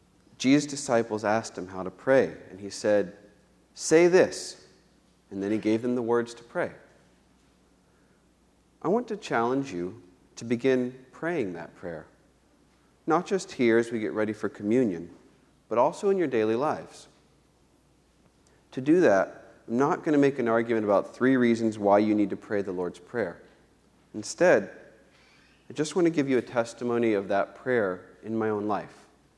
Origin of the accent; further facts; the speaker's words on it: Jacksonville, Florida, United States; I was born and raised in Jacksonville, and I more or less grew up as a Southern Baptist